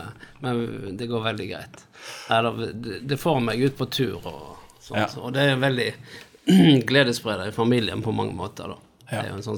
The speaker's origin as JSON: {"language": "Norwegian", "town": "Vaksdal", "region": "Vestland", "country": "Norway", "tie": "born or raised there", "also_born_or_lived": "Voss", "said": "Jeg er 64-modell, det betyr 55 år akkurat nå. Så jeg er født på Voss, men jeg er ikke ekte vossing. Mm. Halvt vossing, vokst opp utenfor Bergen, en liten bygd som heter Vaksdal."}